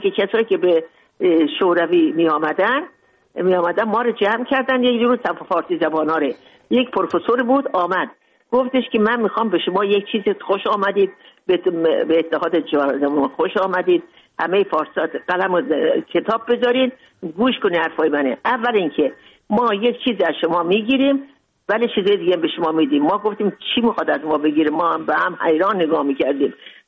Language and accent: Persian; Mashhad, Razavi Khorasan, Iran; born or raised there